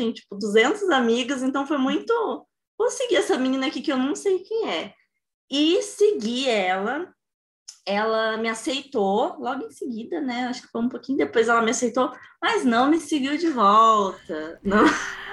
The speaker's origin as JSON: {"language": "Portuguese", "region": "Alagoas", "country": "Brazil", "lives_now": "Campinas, Brazil", "said": "Sou alagoana, olha só que contraste."}